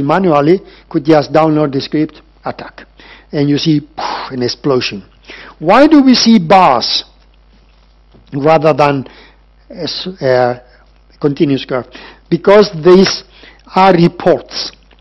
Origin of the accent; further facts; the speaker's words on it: Spain; I come from Spain, and the reports were very unreliable